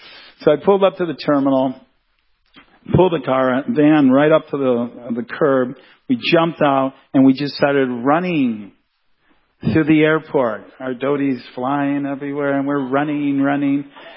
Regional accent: India; I said, I'm from India. What do you mean? This is how we drive there.

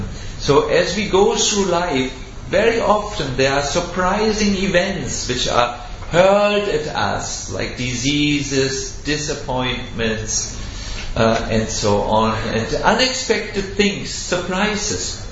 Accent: North Germany, Germany; English is a second language; I'm from North Germany, almost it's the land of ice and snow

